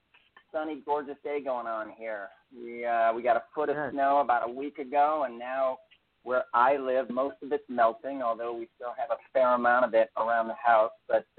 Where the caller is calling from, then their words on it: Eagle, Colorado, United States; I live in Eagle, Colorado.